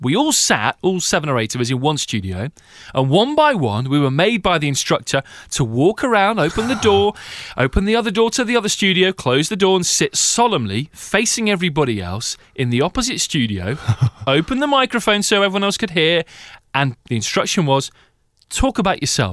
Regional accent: Loughborough, East Midlands, United Kingdom; I'm from Loughborough, Leicestershire.

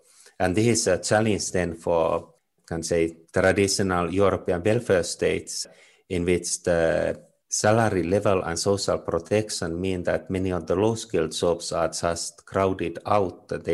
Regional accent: Finland; English is a second language; now in Munich, Germany; So I'm from Finland and I live in Germany, in Munich

